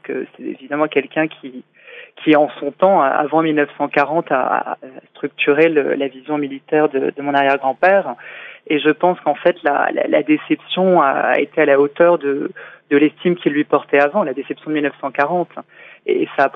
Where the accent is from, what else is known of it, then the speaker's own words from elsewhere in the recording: France; en tant que citoyenne et en tant que Française.